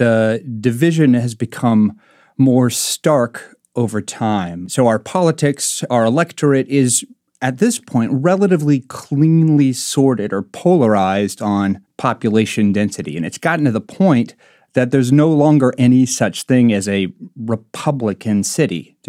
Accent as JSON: {"language": "English", "town": "Marshalltown", "region": "Iowa", "country": "United States", "tie": "born or raised there", "said": "I mentioned my hometown, Marshalltown, Iowa, which is right in the central part of Iowa, really agricultural region."}